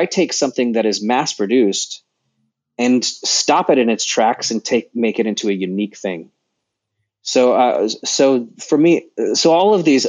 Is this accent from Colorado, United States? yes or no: no; Sacramento, California, United States; born there; I was born in Sacramento. So I always planned to move to California eventually.